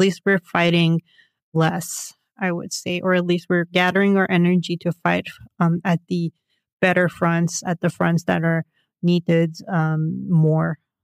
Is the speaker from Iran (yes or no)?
yes; Iran; I am from Iran. We're very kind. We're very hospitable. Really nice people.